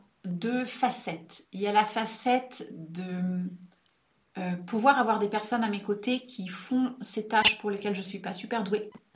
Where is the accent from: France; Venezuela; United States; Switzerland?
Switzerland; Chez nous, en Suisse, ça s'appelle une fiduciaire.